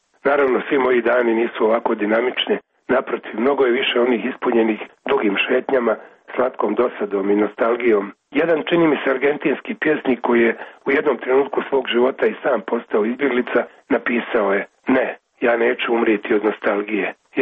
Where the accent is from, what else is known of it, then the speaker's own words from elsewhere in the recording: Sarajevo, Federation of Bosnia and Herzegovina, Bosnia & Herzegovina; sam kao dijete u Sarajevu